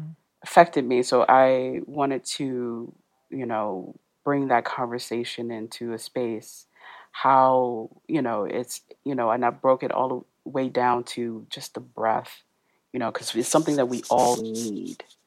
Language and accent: English; Mississippi, United States; And we're all from Mississippi.